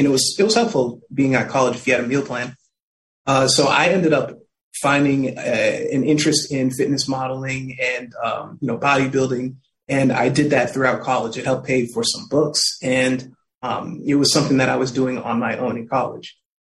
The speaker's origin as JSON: {"language": "English", "region": "Ohio", "country": "United States", "tie": "born there", "also_born_or_lived": "Florida / Connecticut", "said": "I was born in Ohio. And I moved around a lot with my family. We lived in Florida twice, and we finally made it to Connecticut in 2000."}